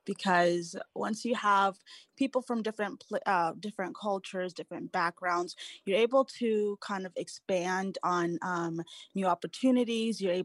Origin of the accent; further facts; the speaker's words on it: Boise, Idaho, United States; also born or lived in Kenya; I was raised in Boise, but I was born in Kenya